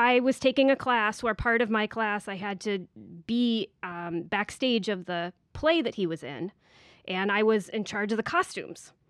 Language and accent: English; Iowa, United States; Well, I was born and raised in Iowa in a very small town. Go Hawkeyes.